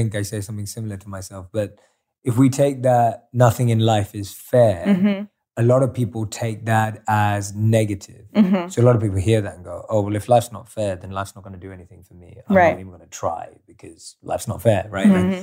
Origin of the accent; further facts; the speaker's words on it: London, United Kingdom; growing up in London